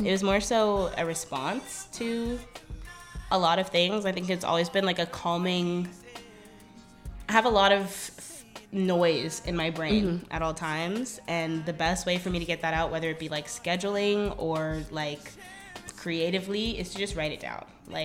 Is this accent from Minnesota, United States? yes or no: no; Oakland, California, United States; I'm from Oakland, California. Been all over the world, but Oakland is home forever, ever, ever.